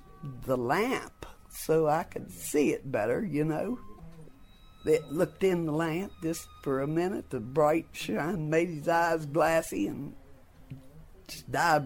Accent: West Virginia, United States; Been living in West Virginia all my life. Born and raised on Stamping Creek.

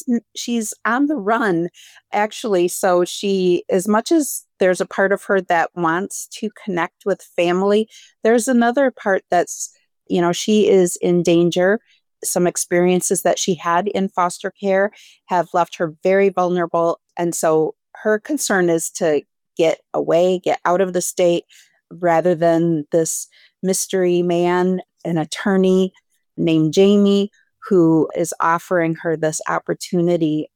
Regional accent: Michigan, United States; We are based in the eastern Upper Peninsula of Michigan. My father was born and raised on Sugar Island there and met my mom when he was in the Navy. My mom's not Native. And so other than a stint in Washington, D.C., I've lived in Michigan my whole life.

